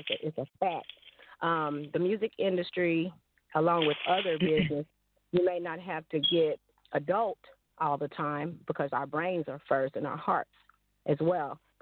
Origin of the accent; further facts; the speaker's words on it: Texarkana, Texas, United States; now in Crowley, United States; I'm from Texarkana, Texas, now residing in Texas in the Dallas-Fort Worth area, Crowley to be exact.